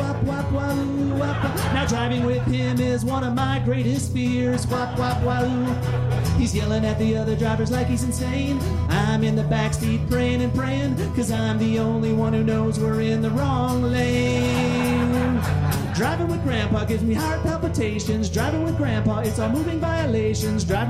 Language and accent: English; Illinois, United States; I grew up in the Midwest. I grew up in Illinois. I was 10 years old. I didn't know anything about California or surfing or cars or girls.